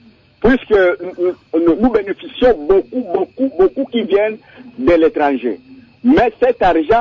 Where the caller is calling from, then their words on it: Bandundu, Kwilu, DR Congo; Ici, chez moi, à Bandundu-Ville, Inga arrive ici